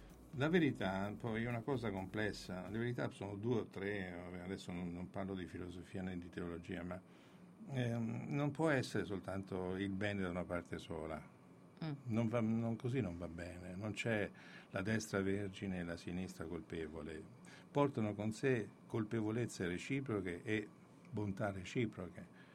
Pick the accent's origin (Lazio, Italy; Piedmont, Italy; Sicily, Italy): Lazio, Italy; Rome; born there; Io per questo sono nato a Roma nel 52, pur avendo tutti i parenti di Piancastagnaio.